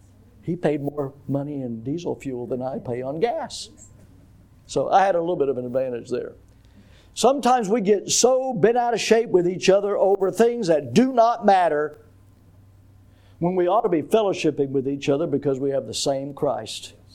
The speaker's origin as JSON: {"language": "English", "region": "Florida", "country": "United States", "said": "I'm from Florida."}